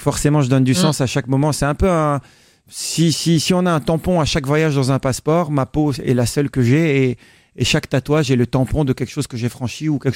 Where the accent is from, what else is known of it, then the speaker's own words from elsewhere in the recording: Senegal; J'ai grandi au bord de l'océan. J'ai eu la chance de naître et grandir au Sénégal.